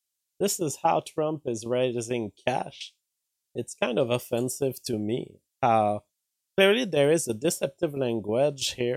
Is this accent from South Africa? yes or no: no; Canada; I'm a Canadian.